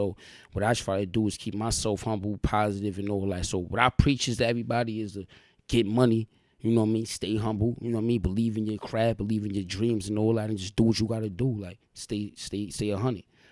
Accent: New York, United States; Like, I came up from Slow Bomb and all that, like, you know what I mean? Salute to 1-8, Slow Bomb, you feel me? Home of … all that, like, you feel me? But I grew up out there and all

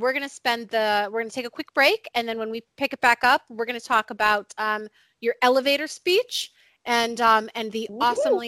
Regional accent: Ohio, United States; moved away as an adult; also born or lived in Phoenix, Arizona; So born and raised in the U.S. So I was born and raised in Ohio. And then as an adult, I ended up later in Phoenix, Arizona.

